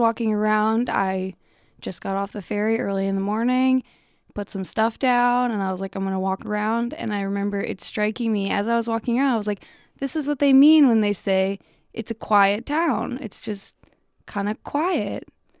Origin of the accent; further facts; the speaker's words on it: Chicago, Illinois, United States; also born or lived in Montana / Florida; Last time I had a post box, a mailing address, it was in Florida, but I grew up in Chicago and have spent the last 4 years going to school in Montana.